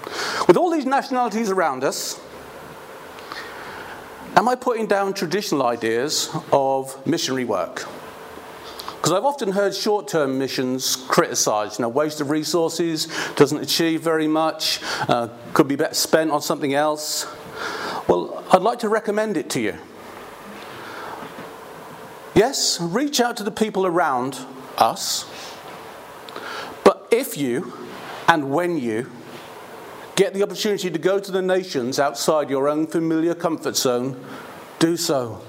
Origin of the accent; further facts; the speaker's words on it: Belfast, Northern Ireland, United Kingdom; Now, though I was born in Loyalist Belfast and raised to be a royalist